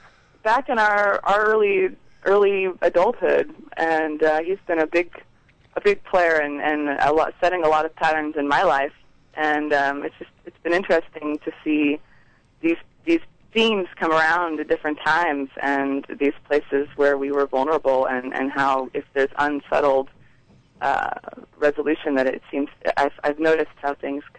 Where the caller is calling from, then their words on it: California, United States; I'm streaming in from California